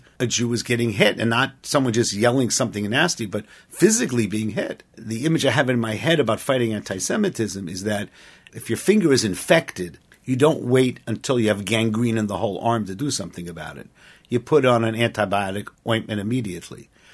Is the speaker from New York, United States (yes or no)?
yes; New York, United States; I mean, I'm from New York. It's nuts.